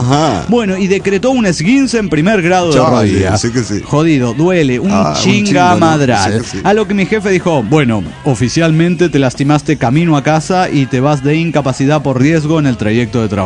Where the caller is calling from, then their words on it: Costa Cocos, Veracruz, Mexico; de Costa Cocos, Veracruz.